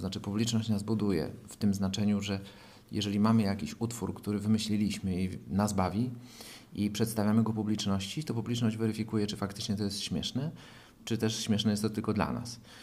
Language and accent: Polish; Łódź, Łódź Voivodeship, Poland; moved away as an adult; now in Warsaw, Poland; W każdym razie tak, Łódź to moje rodzinne miasto, spędziłem tam 23 lata, poznałem tam moją żonę, którą wywiozłem do Warszawy, ale żona jest naleciałością, gdyż jest bydgoszczanką.